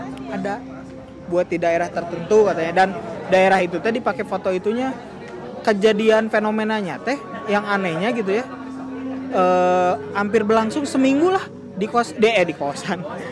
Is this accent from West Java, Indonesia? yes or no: yes; Tanjungsari, West Java, Indonesia; di kampung saya itu dulu Tanjung Sari ya